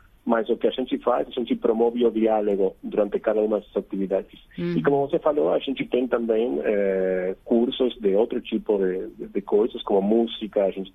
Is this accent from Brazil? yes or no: no; Argentina; Portuguese is a second language; No meu caso, sendo argentino, sou latino, temos muitas coisas em comum entre a cultura argentina e a cultura brasileira.